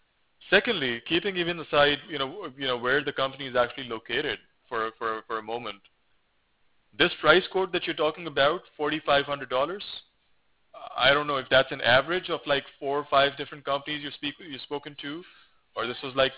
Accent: Pakistan; now in California, United States; I come from Pakistan, but I've been in the USA for most

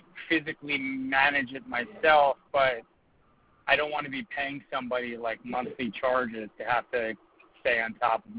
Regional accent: New York City, New York, United States; I'm from New York, yeah.

